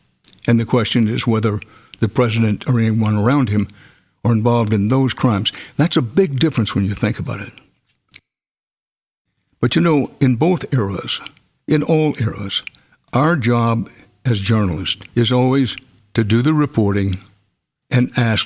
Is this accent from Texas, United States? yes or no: yes; Houston, Texas, United States; By this time, in Houston, it was my hometown